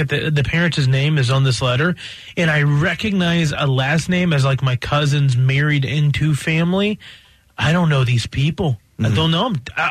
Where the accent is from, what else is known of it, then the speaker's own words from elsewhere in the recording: Roanoke, Virginia, United States; got an interesting letter from the Virginia Department of Social Services back in Roanoke, Virginia, my hometown.